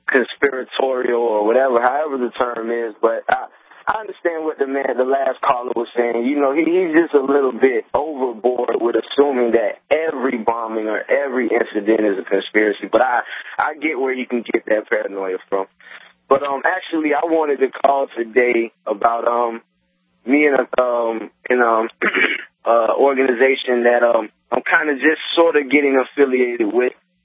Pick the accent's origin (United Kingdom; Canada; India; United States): United States; Jersey City, New Jersey; born there; now in Miami, United States; Yeah, I have family in Rochester, and I was born in Jersey City, so I got a lot of family in Jersey, too.